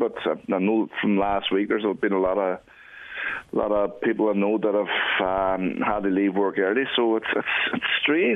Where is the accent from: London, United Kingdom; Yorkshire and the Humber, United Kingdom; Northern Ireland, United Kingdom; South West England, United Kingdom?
Northern Ireland, United Kingdom; Derry; I grew up in the Brandywell area, which is right beside the Bog Side